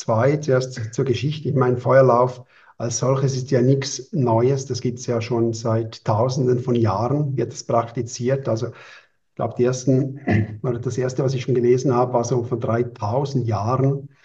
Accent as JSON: {"language": "German", "country": "Switzerland", "tie": "born or raised there", "said": "bald 50 Jahre, jung oder alt. Geboren hier in der Schweiz, mit einem Vater aus Italien, Mutter aus Spanien, also mehrsprachig aufgewachsen und die ganze Schulzeit hier gewesen."}